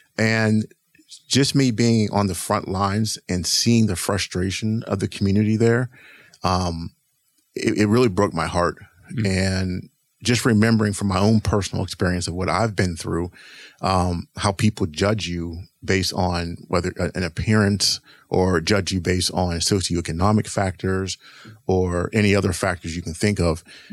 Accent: East Coast, United States; And growing up, I grew up on the East Coast. So I did grow up away from here. So I grew up on the East Coast.

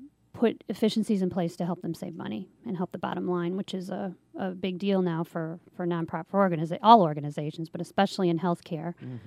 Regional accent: Buffalo, New York, United States; moved away as an adult; now in Atlanta, United States; I grew up in Buffalo, New York, and grew up in healthcare, worked in the Children's Hospital Emergency Department, moved here to Atlanta

